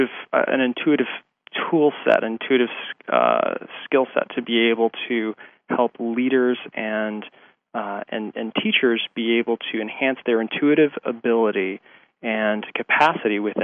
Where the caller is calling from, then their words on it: Portland, Oregon, United States; I'm calling from Portland, Oregon.